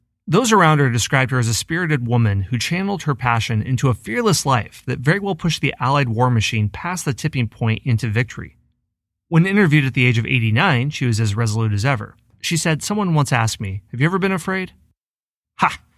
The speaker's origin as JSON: {"language": "English", "region": "Iowa", "country": "United States", "tie": "born or raised there", "said": "And hey, to top things off, he is also from my home state of Iowa."}